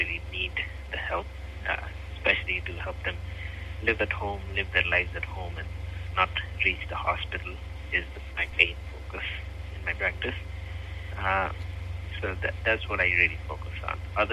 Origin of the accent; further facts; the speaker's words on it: Nepal; English is a second language; moved away as an adult; now in United States; So, I am originally from Nepal. I did most of my schooling in Nepal, including my medical school. I came here to the United States around 2016-17 when I started my residency